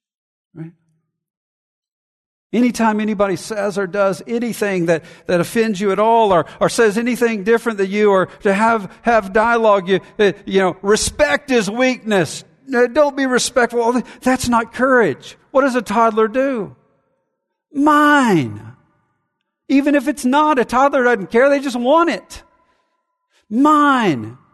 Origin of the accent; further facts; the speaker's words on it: Alabama, United States; Now, I grew up in Alabama cheering for Alabama, and Alabama-Auburn rivalry is crazy.